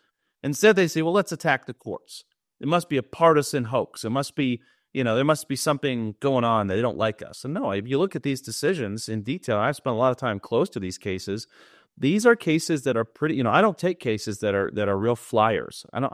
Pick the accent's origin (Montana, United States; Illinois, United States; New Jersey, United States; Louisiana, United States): Montana, United States; Great Falls; I'm originally from Great Falls